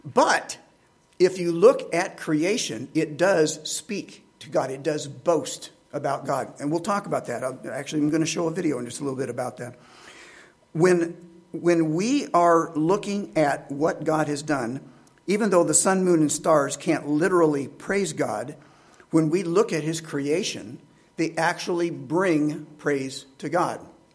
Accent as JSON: {"language": "English", "region": "Indiana", "country": "United States", "tie": "born or raised there", "said": "I grew up in Indiana, landlocked Indiana. The biggest body of water I ever saw was Lake Michigan, or Lake Schaefer, which was even a lot smaller than that."}